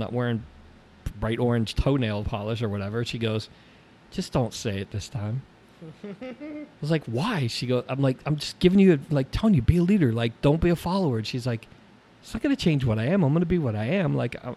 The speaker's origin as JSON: {"language": "English", "town": "Miami", "region": "Florida", "country": "United States", "tie": "born or raised there", "said": "We grew up in Miami."}